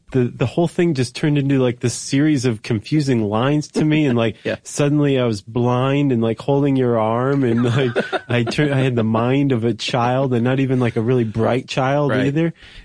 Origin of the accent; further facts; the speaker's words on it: Ohio, United States; And I'm from Ohio, and I didn't realize that it was a suburb.